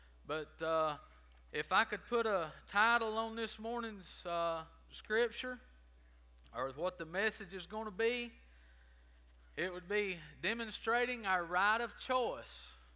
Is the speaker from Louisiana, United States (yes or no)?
no; Pine Log, Georgia, United States; As Jim said, I grew up in Pine Log, just no country boy. We didn't have a high school, so wound up coming to Adairsville.